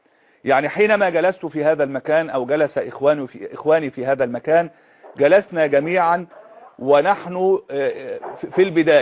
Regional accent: Egypt; إذا كنت أنا مصري عربي مسلم

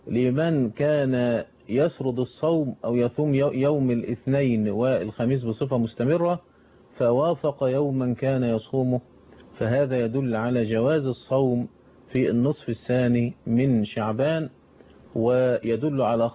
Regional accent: Egypt; عندنا في مصر هنا

